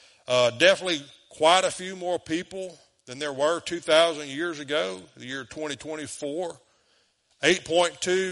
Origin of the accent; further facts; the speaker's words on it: DeQuincy, Louisiana, United States; in our little town of Morgan City, 10,695 people. Still about 7,000 more people than what lives in my hometown of De Quincey.